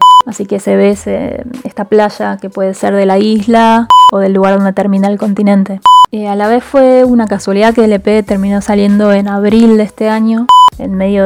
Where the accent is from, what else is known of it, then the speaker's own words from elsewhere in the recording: Trelew, Chubut, Argentina; born there; also born or lived in Tierra del Fuego; Las dos guitarristas somos de la Patagonia. Lucía nació en Rawson y yo en Trelew, pero yo viví muchos años en Tierra del Fuego.